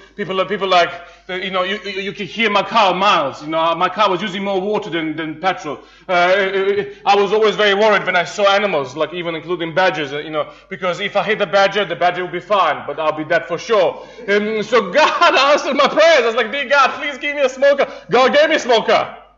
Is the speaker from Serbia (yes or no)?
yes; Serbia; You see, I come from Serbia. If you're from East Europe, you would know one thing for sure.